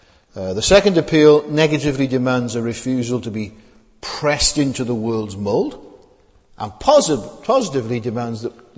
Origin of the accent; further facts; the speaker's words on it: Cwmbran, Wales, United Kingdom; When I was growing up in Cwmbran, we lived next door to an older man and his wife.